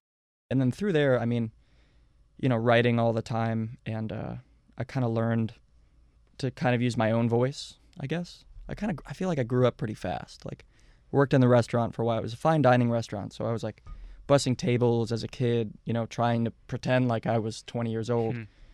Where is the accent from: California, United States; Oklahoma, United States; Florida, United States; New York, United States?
Florida, United States; Orlando; I growing up in Orlando, you go to a bunch of ska shows